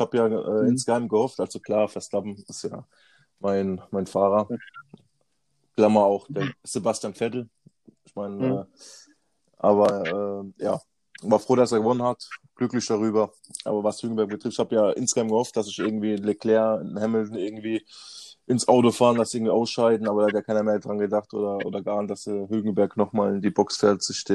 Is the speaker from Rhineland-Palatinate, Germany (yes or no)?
yes; Schifferstadt, Rhineland-Palatinate, Germany; accent: Kurpfalz dialect; ich bin Kurpfälzer, komme aus Schifferstadt. Das ist der Nähe von Ludwigshafen. Die muss nicht kennen. Mannheim. Kennt ja eigentlich jeder. Ist so das Eck, nennt sich Kurpfalz. Und so ist auch mein Dialekt, wie man auch hört.